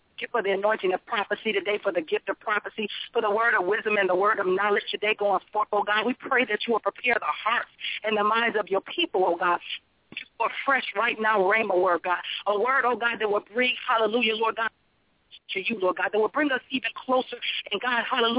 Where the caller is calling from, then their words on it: Raleigh, North Carolina, United States; I'm calling you from Raleigh, North Carolina.